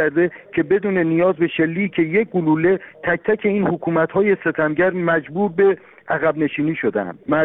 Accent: Iran; من به عنوان یک ایرانی

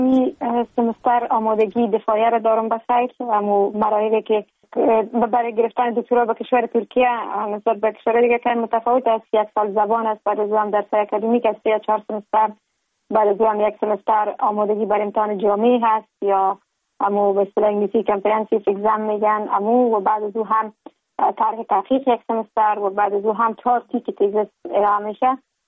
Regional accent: Kabul, Afghanistan; now in Ankara, Turkey; در شهر کابل متولد شدیم،

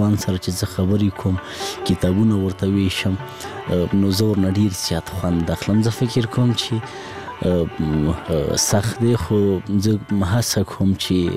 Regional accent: Laghman, Afghanistan; زه په لغمان کې پیدا سویم، په لغمان کې رالوی سویم،

